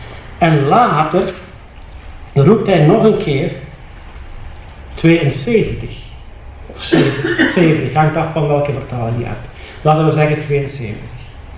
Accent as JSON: {"language": "Dutch", "town": "Sint-Truiden", "region": "Flanders", "country": "Belgium", "said": "ik kom uit de Fruitstreek, Sint-Truiden. Hier is een naam Peer, maar ik zit in de streek waar de peren zijn. En ik ben 43 jaar christen, 42 jaar getrouwd."}